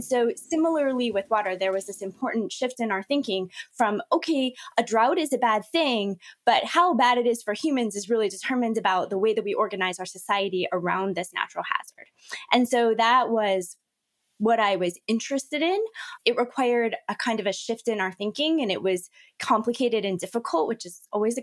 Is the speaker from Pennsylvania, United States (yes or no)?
no; Miami, Florida, United States; I'm from Miami and grew up in hurricane culture.